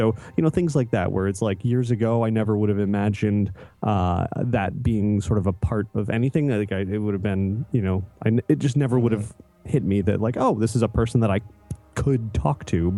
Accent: Florida, United States; I mean, I grew up in South Florida. My parents used to take me up here for vacation

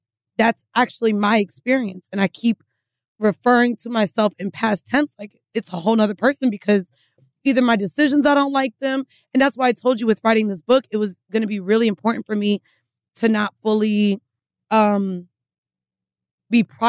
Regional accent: Jamaica; Like I'm Jamaican.

